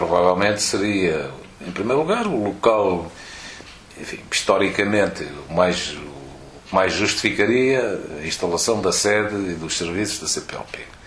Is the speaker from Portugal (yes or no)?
yes; Portugal; porque sou português e vivo em Portugal